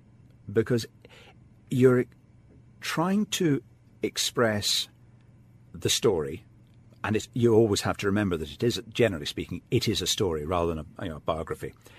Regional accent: Glasgow, Scotland, United Kingdom; growing up in Glasgow

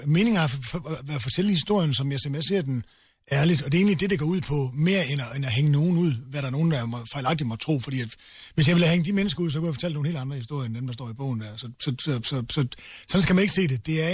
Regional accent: Region of Southern Denmark, Denmark; Jeg er jo fra Sønderjylland, skulle tænke på

